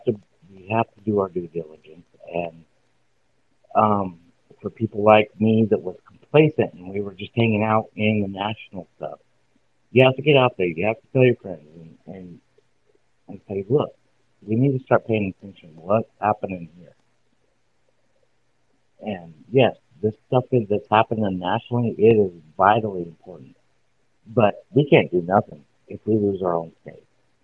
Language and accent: English; Grandview, Idaho, United States; now in Gooding, United States; But I was born right here in Idaho, St. Luke's Hospital in Boise, raised on the Snake River in Grandview, and now I'm living here in Gooding, Idaho, right here in the Magic Valley.